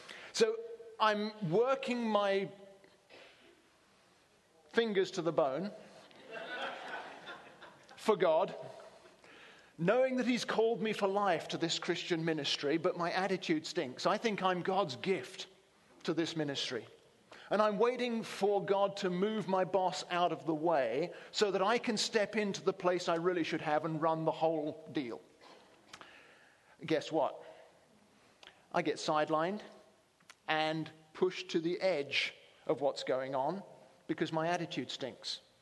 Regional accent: Conway, South Carolina, United States; But I'm from Conway, South Carolina. You can tell from my accent.

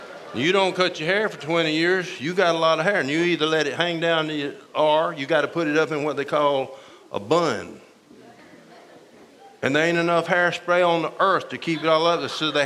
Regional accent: Georgia, United States; at my church in 1957 in the Bible Belt in Georgia. I grew up in Georgia.

